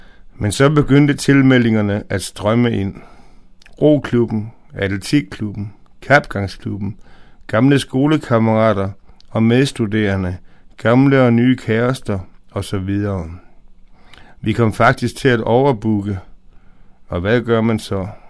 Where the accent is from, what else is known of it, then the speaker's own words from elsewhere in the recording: Fredericia, Region of Southern Denmark, Denmark; born there; Den lå i min fødeby, Fredericia.